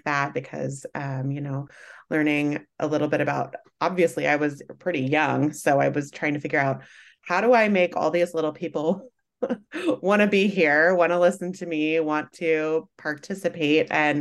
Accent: Kansas, United States; college, I went initially to a state school here in Kansas that was just about 30 minutes away from my hometown.

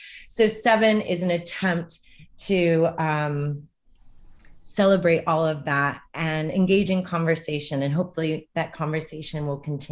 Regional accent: Kansas City, Missouri, United States; I grew up in Kansas City, so I like to say that Kansas City is my hometown, my heart town.

